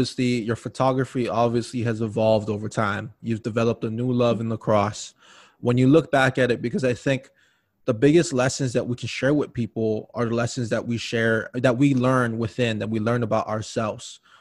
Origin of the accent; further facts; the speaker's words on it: Hawaii, United States; And I'm originally from Hawaii. So to be totally honest, I heard of lacrosse, but it was something you saw on TV where they would play in high school, but I never personally saw it like at my high school or anywhere on the island.